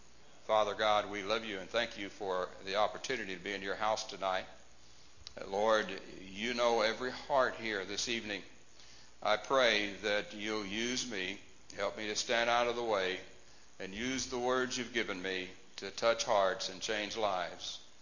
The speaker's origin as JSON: {"language": "English", "town": "Dallas", "region": "Texas", "country": "United States", "tie": "born there", "also_born_or_lived": "Southern California", "said": "I was born in Dallas, but wasn't raised in Dallas."}